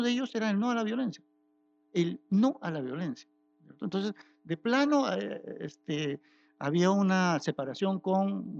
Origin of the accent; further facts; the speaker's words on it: Lima, Peru; y eso que uno era limeño, solo, decías que como limeño no te puede pasar cosas en la sierra